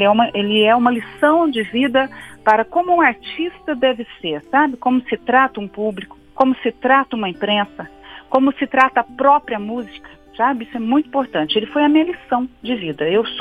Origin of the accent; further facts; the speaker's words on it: Guaxupé, Minas Gerais, Brazil; De Guaxupé, Minas Gerais, minha terrinha.